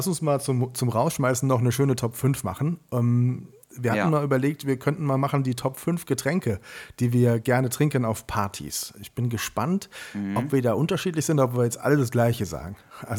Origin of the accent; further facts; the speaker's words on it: Montabaur, Rhineland-Palatinate, Germany; in Montabaur bist, hier in meinem Heimatort.